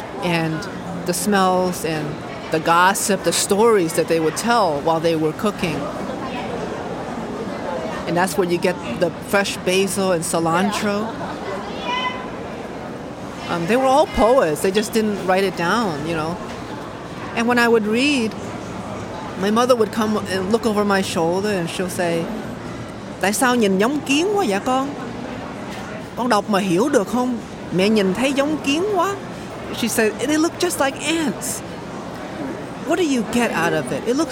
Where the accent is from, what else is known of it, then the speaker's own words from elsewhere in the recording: Hartford, Connecticut, United States; I immigrated in 1990. I was 2 years old. And this place reminds me of my childhood, growing up in Hartford, Connecticut